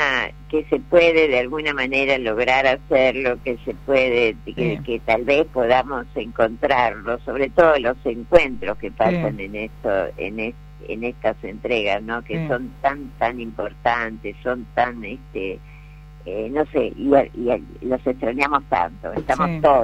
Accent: Argentina

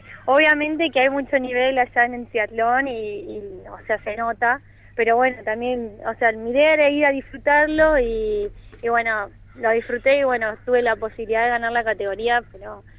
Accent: Choele Choel, Río Negro, Argentina; now in Bahía Blanca, Argentina; estoy corriendo acá en Bahía Blanca. Soy de Chuele Chuel

